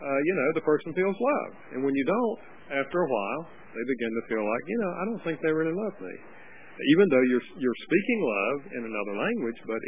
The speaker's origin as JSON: {"language": "English", "region": "the South", "country": "United States", "accent": "southern", "said": "With my southern accent and all."}